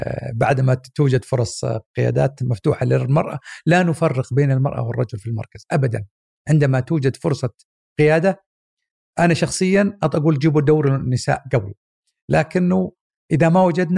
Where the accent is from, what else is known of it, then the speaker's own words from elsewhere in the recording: Mecca, Makkah Province, Saudi Arabia; born there; وبعد الحج فعلا ولدت، وكانت طبعا وقتها في مكة، فبعد انتهاء حجها ولدت وهي في مكة